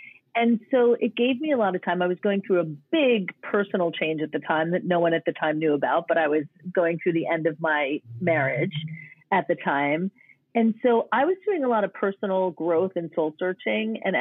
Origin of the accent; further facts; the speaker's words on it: New Jersey, United States; happened to be in New Jersey, which is my home state.